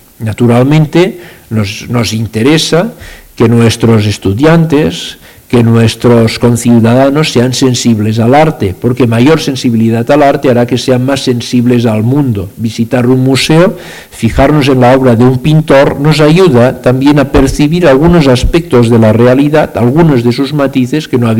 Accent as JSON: {"language": "Spanish", "town": "Sitges", "region": "Catalonia", "country": "Spain", "said": "Yo soy de Sitges, cerca de Barcelona"}